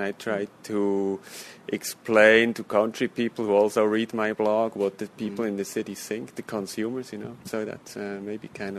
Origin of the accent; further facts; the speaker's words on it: Switzerland; I'm from Switzerland, based in Zurich, 45 years old.